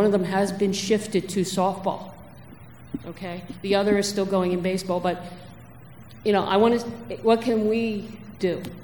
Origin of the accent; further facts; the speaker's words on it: Turnersville, New Jersey, United States; I'm from Turnersville, New Jersey, right over the river.